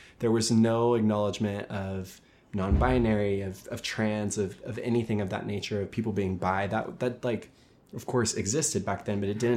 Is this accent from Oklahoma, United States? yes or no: yes; Oklahoma, United States; My pronouns, I also think, are he, him. I'm from Oklahoma. So kind of a little similar to Utah, right?